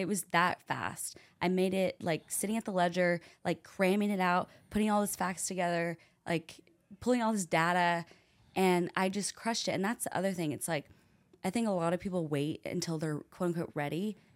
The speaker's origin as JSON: {"language": "English", "town": "Fayetteville", "region": "Arkansas", "country": "United States", "tie": "born or raised there", "said": "And because also growing up in Fayetteville, Bentonville is a rival. Like, we're like, F Bentonville."}